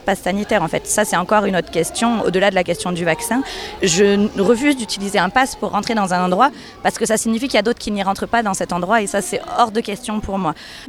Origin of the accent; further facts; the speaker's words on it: Pierrevert, Provence-Alpes-Côte d'Azur, France; Donc nous, on vient de Pierrevert, à côté de Manosque